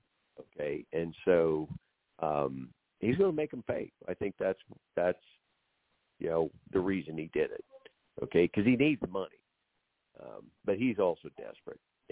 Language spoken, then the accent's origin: English; Ponca City, Oklahoma, United States; I grew up in Ponca City, Oklahoma, and then lived there after the Army.